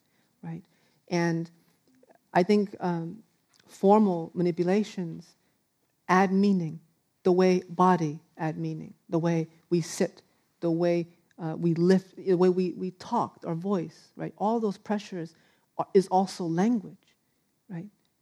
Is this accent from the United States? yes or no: yes; United States; as I grew up in America, I started to see these white men